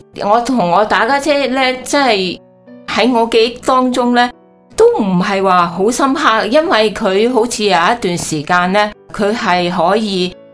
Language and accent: Cantonese; Macau; 那我其实就是出生在澳门的